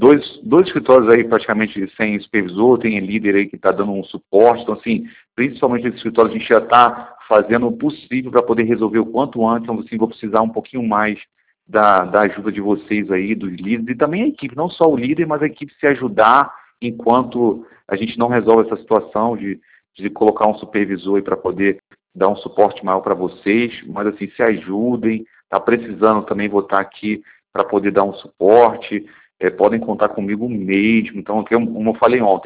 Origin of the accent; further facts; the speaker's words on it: Rio de Janeiro, Brazil; eu sou carioca, gente.